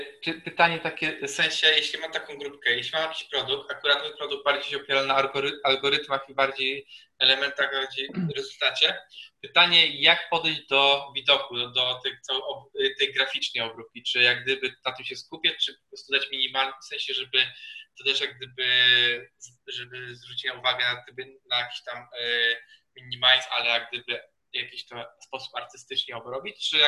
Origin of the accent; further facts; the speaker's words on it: Opole, Opole Voivodeship, Poland